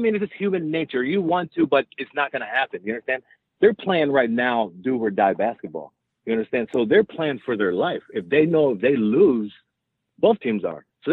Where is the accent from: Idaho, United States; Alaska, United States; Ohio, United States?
Ohio, United States; Cleveland; moved away as an adult; now in Los Angeles, United States; And honestly, I'm from Cleveland, Ohio, and I was just done with the the brutal winters and coming out to LA for the first time.